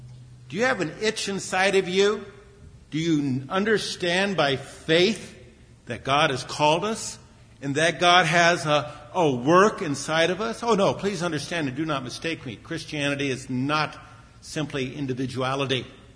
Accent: Long Beach, California, United States; also born or lived in Pasadena; I remember as a young lad growing up in Long Beach, later on in Pasadena

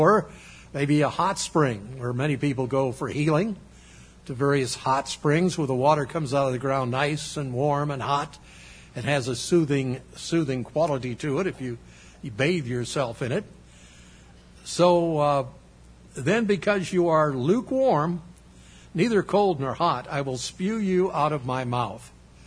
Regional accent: New York, United States; born there; being a New Yorker by birth, I'm a hillbilly by choice

